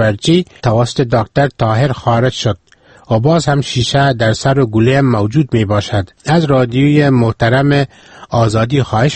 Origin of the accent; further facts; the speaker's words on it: Afghanistan; بعضی از دکتران که فهمیدن من افغانی هستم